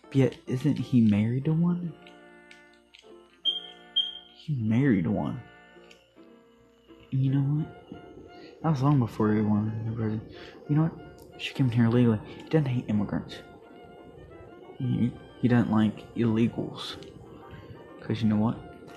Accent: United States; because I'm proud to say I'm an American.

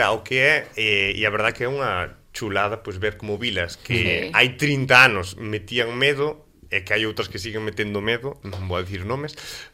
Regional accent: Santa Comba, Galicia, Spain; eu son de Santa Comba, por ali abunda unha moda.

